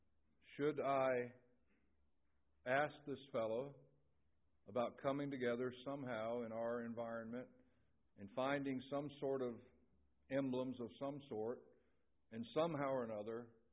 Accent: Jacksonville, Florida, United States; So finally, when I was released and sent back to my hometown of Jacksonville, Florida, I was given an address

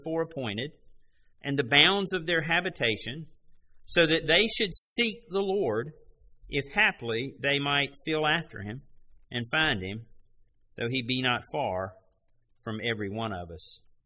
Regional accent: Greensboro, North Carolina, United States; born there; I was born in Greensboro. I was born into a Christian family. I was brought up being taught the Word of God. Born in this nation.

